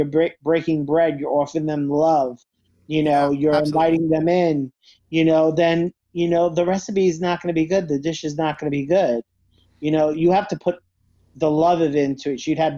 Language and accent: English; Brooklyn, New York, United States; I'm like, you know, growing up as an Italian, you know, in Brooklyn, like, everything was surrounded by food